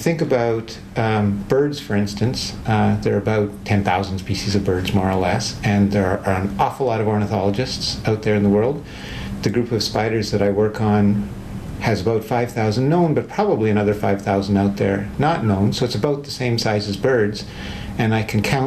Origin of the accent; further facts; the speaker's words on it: Canada; I'm originally Canadian